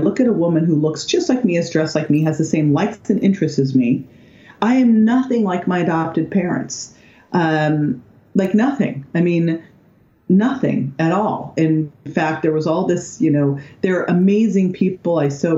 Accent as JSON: {"language": "English", "town": "Berkeley", "region": "California", "country": "United States", "tie": "born or raised there", "said": "I grew up in Berkeley. I went to acting school in San Francisco."}